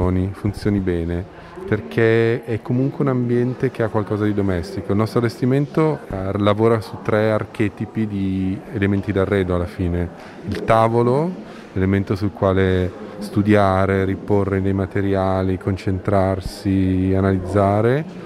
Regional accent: Milan, Lombardy, Italy; io sono un architetto milanese, sono nato a Milano, sono nato a metà tra la nascita di Magistretti e l'inaugurazione di questa mostra, quindi 50 anni fa.

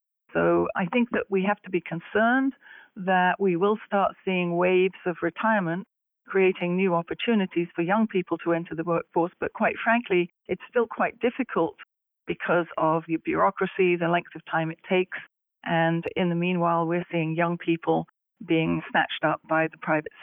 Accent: London, United Kingdom; moved away as an adult; now in United States; from my accent, you can probably tell that I'm originally from the UK. I was born and brought up and did all my education in London

